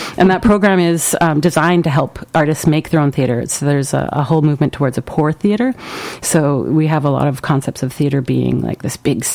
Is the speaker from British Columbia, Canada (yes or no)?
yes; Fort St. John, British Columbia, Canada; now in Vancouver, Canada; I grew up in Fort St. John, and when I showed up in Vancouver, I was very wide-eyed.